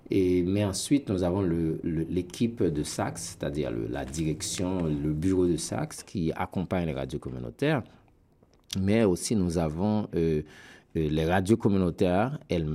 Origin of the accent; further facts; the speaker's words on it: Plaine du Nord, Nord, Haiti; moved away as an adult; also born or lived in Cap-Haïtien / Port-au-Prince; j'ai vécu pendant toute mon enfance, une partie de mon enfance à Plaine du Nord, et puis une partie de mon enfance au Cap-Haïtien.